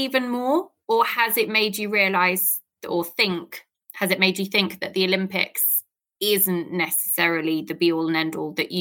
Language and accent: English; England, United Kingdom; we moan about it because we're British and that is what we love to do.